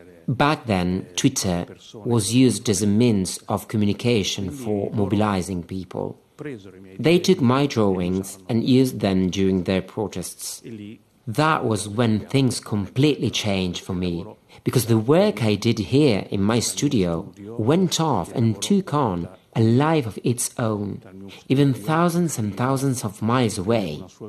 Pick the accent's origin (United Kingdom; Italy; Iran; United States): Italy; Ravenna, Emilia-Romagna; I came from Ravenna, this gentle provincial town where nothing really bad happens.